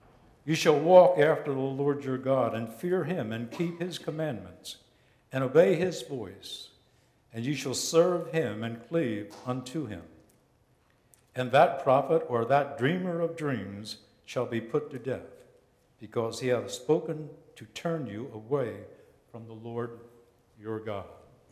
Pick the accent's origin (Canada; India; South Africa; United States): United States; as an American, I don't like those kind of things.